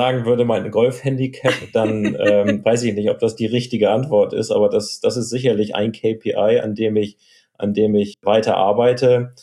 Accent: Hamburg, Germany; Astra, als Hamburger.

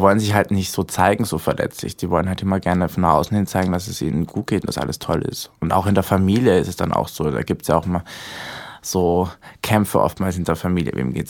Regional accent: Austria; now in Berlin, Germany; ich komme ja eigentlich aus Österreich

